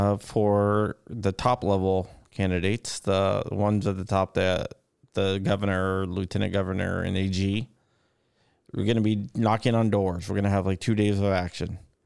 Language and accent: English; Virginia, United States; He's from Florida. I'm from Virginia.